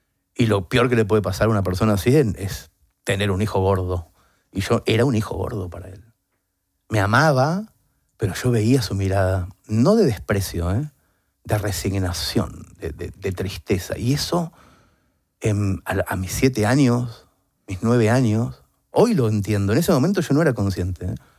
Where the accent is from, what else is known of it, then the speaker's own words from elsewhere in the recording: Mercedes, Buenos Aires Province, Argentina; sabiendo que yo iba a actuar esa noche en Mercedes, provincia de Buenos Aires, mi ciudad natal